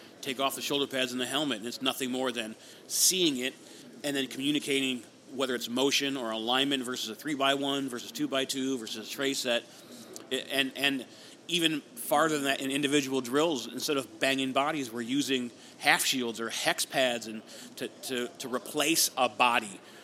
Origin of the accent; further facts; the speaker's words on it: Michigan, United States; I grew up in Southeast Michigan, and we played teams that they wouldn't throw the ball at all the whole game.